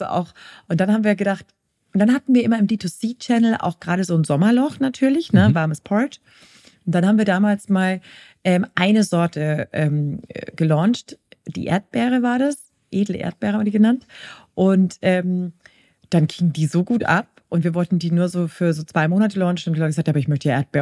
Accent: Bavaria, Germany; bin ja Fränkin

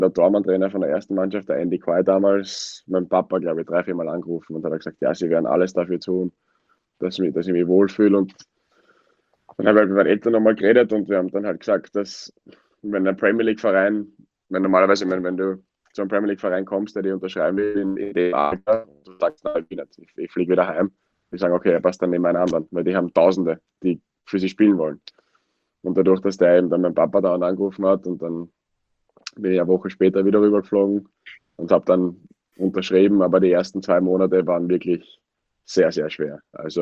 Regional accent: Wiener Neustadt, Lower Austria, Austria; born there; Niederösterreicher, kein Wiener.

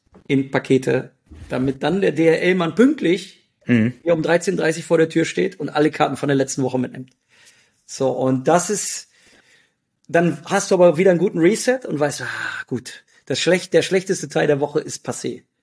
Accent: Hanover, Lower Saxony, Germany; ich komme ja aus Hannover

